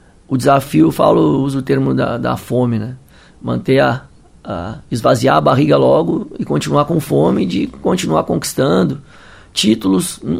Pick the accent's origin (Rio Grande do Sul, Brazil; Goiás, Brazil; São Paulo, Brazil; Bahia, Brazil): Rio Grande do Sul, Brazil; Pelotas; Bom, sou gaúcho, natural de Pelotas, sou uma cria do futsal.